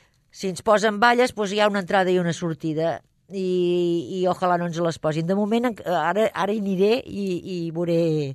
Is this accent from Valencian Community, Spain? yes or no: no; Sabadell, Catalonia, Spain; also born or lived in Olot; tot Girona, que jo he viscut també anys, soc de Sabadell, però he viscut anys a Olot